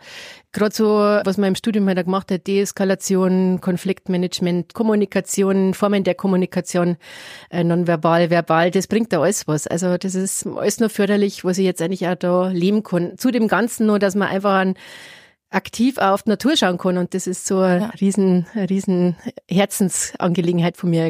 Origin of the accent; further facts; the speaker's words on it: Bavaria, Germany; now in Lenggries, Germany; ich bin nicht in Lingris geboren, ich bin aber mit 18 nach Lingris gezogen. Ich bin aus dem Isarwinkel, aber halt aus der Wolfratshauser Gegend, ja, also Lösach, Isarwinkel